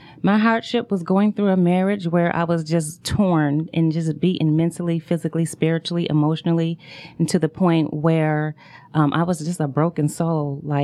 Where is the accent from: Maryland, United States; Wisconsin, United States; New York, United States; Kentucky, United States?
New York, United States; Buffalo; now in Atlanta, United States; Actually, I'm originally from Buffalo, New York. I've been living in Atlanta since 1998.